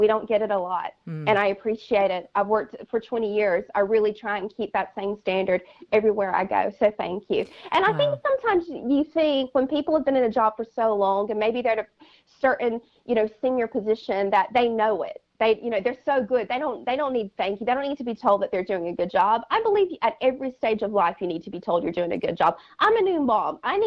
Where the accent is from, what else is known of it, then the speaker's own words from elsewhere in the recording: the South, United States; I grew up in the South. They thank everybody, okay?